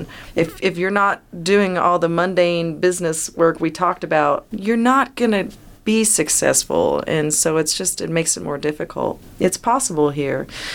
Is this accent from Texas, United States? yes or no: yes; Lubbock, Texas, United States; And I actually grew up in the country somewhere between New Deal, Lubbock, and Shallow Water. And I went to New Deal schools